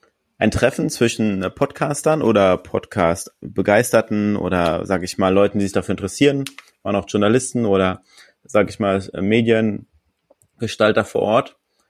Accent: Hamburg, Germany; für uns als Hamburger, auf jeden Fall eine gute Sache, dass es mal in Hamburg war

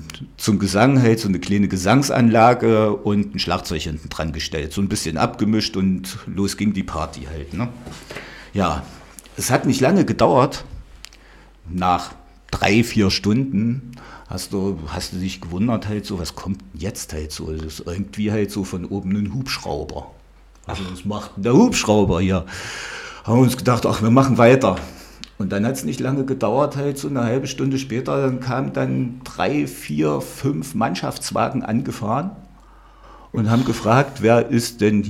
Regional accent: Camburg, Thuringia, Germany; Ich bin eigentlich auf dem Dorf aufgewachsen halt. Kleinstadt, aber sagen wir es mal halt ja. so. 20 Kilometer weg von Jena halt, Richtung Naumburg in die Ecke halt, Camburg, falls das jemandem was sagt.

